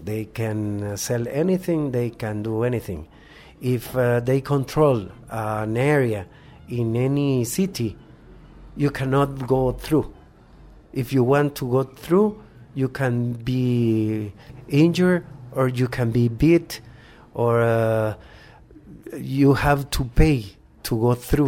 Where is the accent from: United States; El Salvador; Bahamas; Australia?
El Salvador; I am from El Salvador, and I was involved in a civil war several years ago.